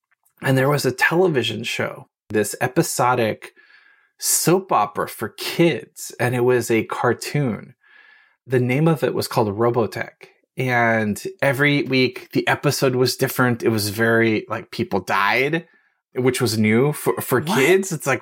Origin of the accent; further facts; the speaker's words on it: North Hollywood, California, United States; So I was born in Hollywood, California, raised over the Hollywood Hills in the Valley. So a Valley girl in North Hollywood.